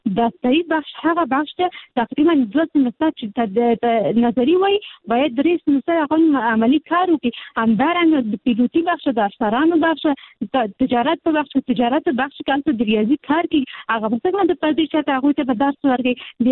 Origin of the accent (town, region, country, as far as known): Peshawar, Khyber Pakhtunkhwa, Pakistan; born or raised there